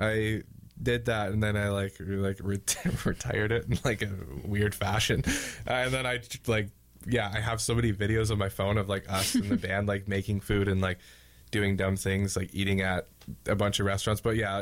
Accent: Gananoque, Ontario, Canada; so I grew up in Gananoque, so just right outside of Kingston.

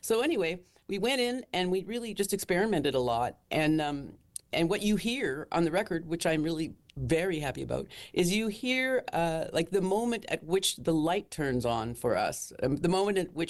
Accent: Halifax, Nova Scotia, Canada; because I grew up in Nova Scotia and in Halifax.

